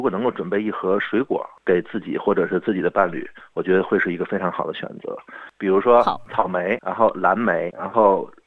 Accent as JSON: {"language": "Chinese", "region": "northern China", "country": "China", "said": "因为我是北方人，我们北方人其实做饭是非常简单的"}